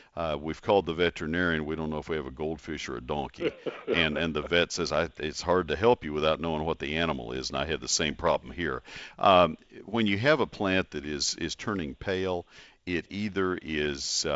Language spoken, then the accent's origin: English; Texas, United States; I'm native Texan, been in this area 45 years, or 40 years.